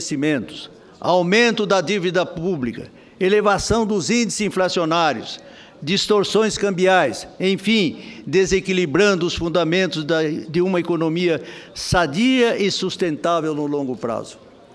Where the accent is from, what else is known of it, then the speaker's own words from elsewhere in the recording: Mato Grosso do Sul, Brazil; como diria o homem do campo lá do meu estado, Mato Grosso do Sul